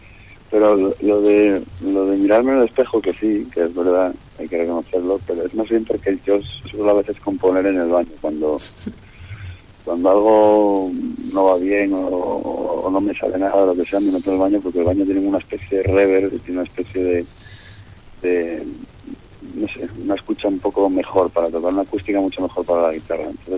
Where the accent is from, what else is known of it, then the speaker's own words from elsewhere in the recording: Infiesto, Asturias, Spain; porque somos del mismo pueblo. Yo soy de Infiesto